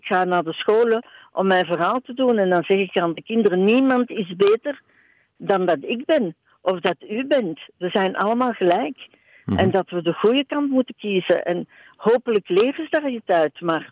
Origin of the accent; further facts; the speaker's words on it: Belgium; We zijn allemaal Belgen, of bijna allemaal die hier wonen